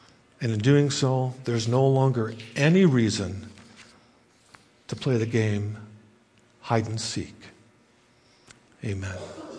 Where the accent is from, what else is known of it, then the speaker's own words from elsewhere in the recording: United States; I grew up in the States, so I don't know if this is a phrase that you're familiar